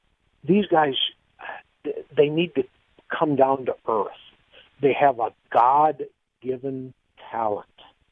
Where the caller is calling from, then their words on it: Wisconsin, United States; from Wisconsin. Actually, I work in Dubuque.